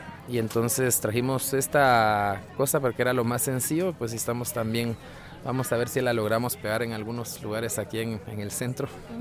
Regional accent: Guatemala; vengo de Guatemala

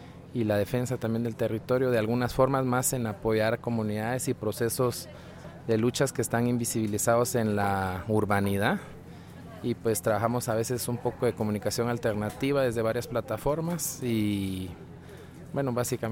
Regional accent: Guatemala; vengo de Guatemala

